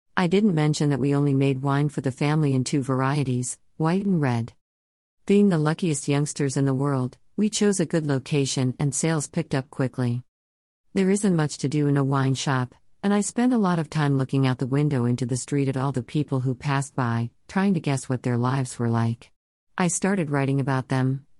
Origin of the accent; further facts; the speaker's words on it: Glenorchy, Tasmania, Australia; I grew up in Glenorchy, Tassie. My parents lived on a little piece of land, half cherry orchard, half vineyard, a few hundred feet from the Cadbury factory.